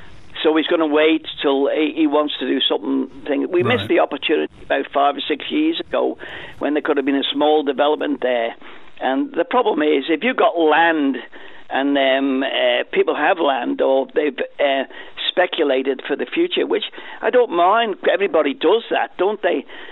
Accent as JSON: {"language": "English", "country": "Isle of Man", "tie": "born or raised there", "said": "listen, I'm born and bred in the Isle of Man, and I don't care what anybody says about that."}